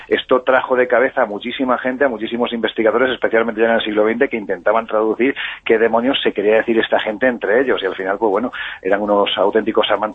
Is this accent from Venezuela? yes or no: no; Jaén, Andalusia, Spain; Yo soy de Jaén. Pero estoy en tu tierra, que lo sepas, ¿eh?